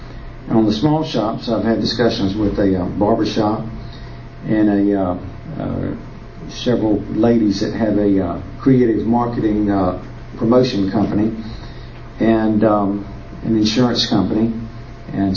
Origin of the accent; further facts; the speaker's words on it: Cary, North Carolina, United States; Blair Commercial Realty. I'm from Cary.